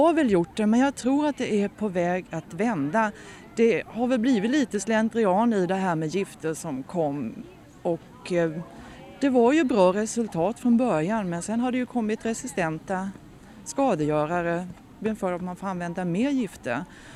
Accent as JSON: {"language": "Swedish", "town": "Kalmar", "region": "Kalmar County", "country": "Sweden", "said": "Som du hör på mina diftonger så kommer jag ju från Kalmar."}